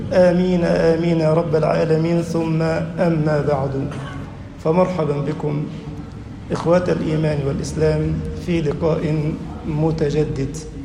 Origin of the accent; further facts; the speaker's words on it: Egypt; اللهم اجعل بلدنا مصر أمنًا أمانًا، سخاءً رخاءً